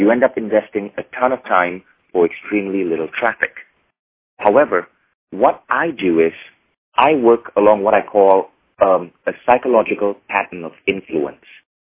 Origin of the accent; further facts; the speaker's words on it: Malaysia; me and my business partner, he was European, I was Malaysian